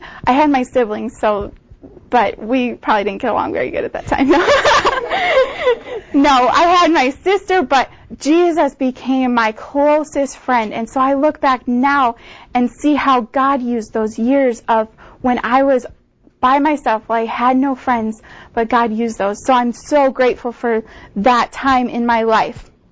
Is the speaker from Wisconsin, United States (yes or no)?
yes; Milwaukee, Wisconsin, United States; I was born in Milwaukee, and as a little girl, I grew up in a Christian home. Both my parents are Christians.